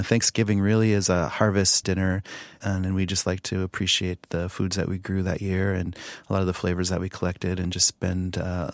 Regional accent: Pine Ridge, South Dakota, United States; So growing up on Pine Ridge, we had a sauce called wojapi, which was traditionally chokecherry.

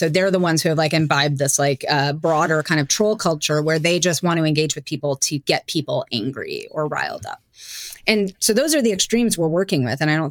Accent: Brighton, New York, United States; I actually am from Rochester, which is weird. I grew up in Brighton, which is a suburb of Rochester, has a large Jewish population

